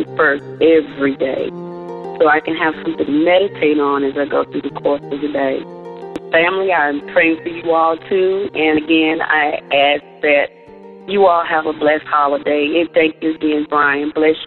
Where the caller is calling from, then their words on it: North Carolina, United States; I'm calling from North Carolina.